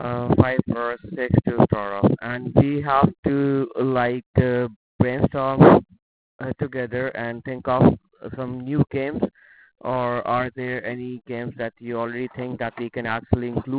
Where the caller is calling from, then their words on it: Skokie, Illinois, United States; Skokie, Illinois.